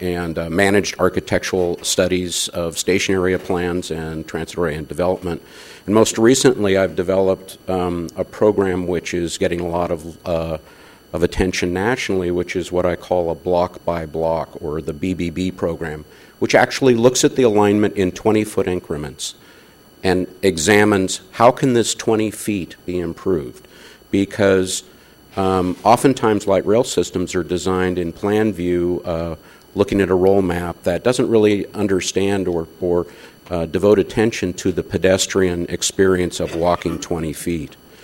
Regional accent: Portland, Oregon, United States; I am from Portland, Oregon, and as Mike said, I've worked on 10 or 12 different fixed rail systems through the country

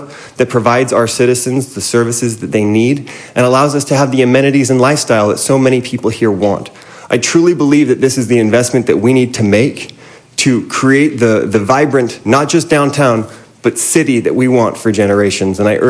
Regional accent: Mesa, Arizona, United States; I'm from Mesa. I love Mesa.

